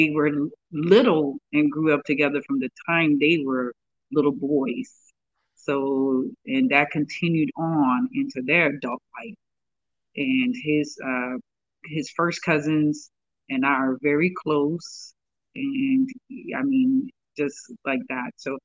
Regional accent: Raleigh, North Carolina, United States; also born or lived in Monrovia, Liberia; Well, I was born in Monrovia, Liberia, and we moved to the U.S. in 1987, beginning of 1987. I was 10 years old when we moved, and grew up in Raleigh, North Carolina.

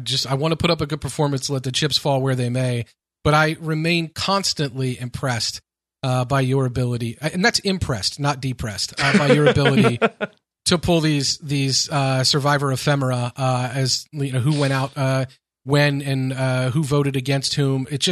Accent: Kentucky, United States; Turns out I'm from Kentucky too, baby.

